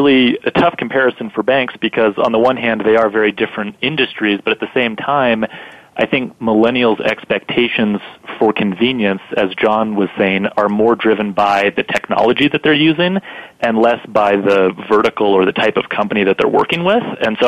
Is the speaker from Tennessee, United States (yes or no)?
no; Montana, United States